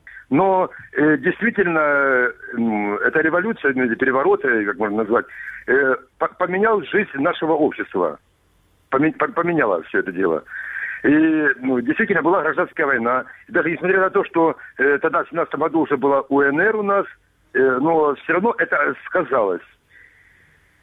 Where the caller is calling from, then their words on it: Kramatorsk, Donetsk Oblast, Ukraine; Здравствуйте … Краматорск.